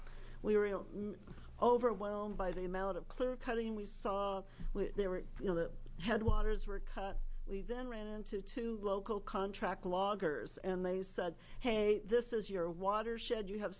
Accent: North Bend, Oregon, United States; now in Rockaway Beach, United States; I grew up on the Oregon coast, actually North Bend, near where Senator Roblin is from

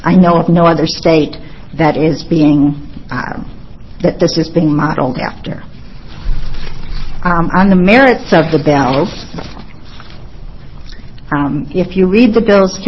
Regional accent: Portland, Oregon, United States; I'm a lawyer from Portland. I've been practicing for 30 years.

